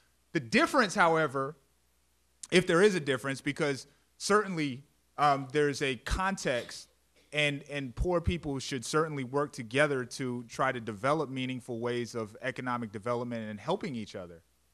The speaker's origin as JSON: {"language": "English", "region": "Montana", "country": "United States", "said": "I'm from the Blackfeet Indian Reservation in Montana. And when I first moved here, it was about 70% unemployment in Browning, Montana."}